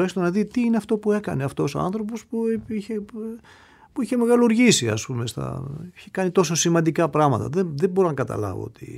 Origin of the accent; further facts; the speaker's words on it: Ioannina, Epirus, Greece; εγώ ήμουν ένα λαϊκό παιδί που ήρθα από τα Γιάννηνα